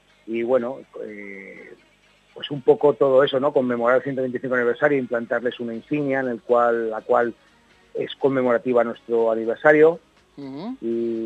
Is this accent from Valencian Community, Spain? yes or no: yes; Valencian Community, Spain; como buenos falleros y valencianos